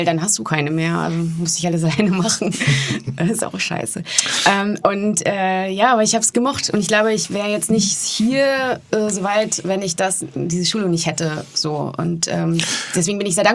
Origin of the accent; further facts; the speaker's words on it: Warendorf, North Rhine-Westphalia, Germany; ich habe nicht im Louis Jakob meine Ausbildung gemacht als Hotelfachfrau, sondern in meiner Heimatstadt in Warendorf.